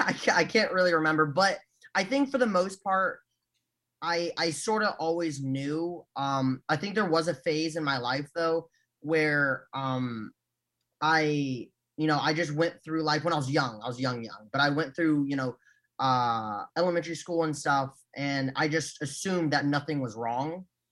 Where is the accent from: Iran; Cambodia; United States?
Cambodia; I was from Cambodia.